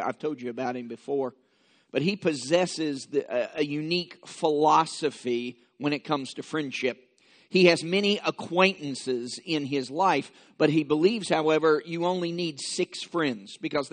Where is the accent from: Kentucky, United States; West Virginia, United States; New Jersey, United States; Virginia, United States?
Kentucky, United States; also born or lived in Florida; When we moved years ago from Florida to my home state of Kentucky, my wife and I, stood on the front porch